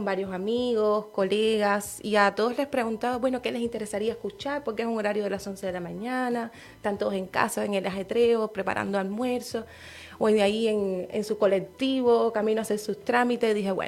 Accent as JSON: {"language": "Spanish", "country": "Cuba", "lives_now": "Chile", "said": "no soy chilena"}